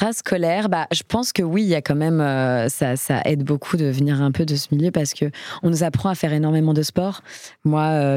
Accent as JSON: {"language": "French", "town": "Paris", "region": "Île-de-France", "country": "France", "said": "lorsqu'on est parisien, enfin moi c'est mon cas, donc je prends mon cas comme référence. En général, on est tous dans le même quartier, enfin on n'envoie pas un enfant très loin."}